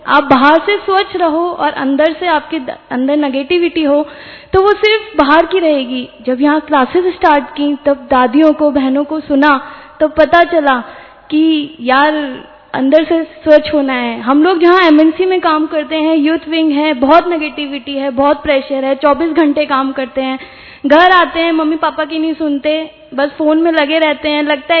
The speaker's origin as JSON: {"language": "Hindi", "region": "Delhi", "country": "India", "said": "मैं दिल्ली से हूँ।"}